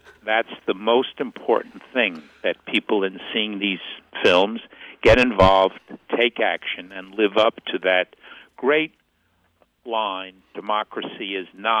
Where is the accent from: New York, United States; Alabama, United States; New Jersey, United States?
New York, United States; I am from New York, so we're taught to reach high.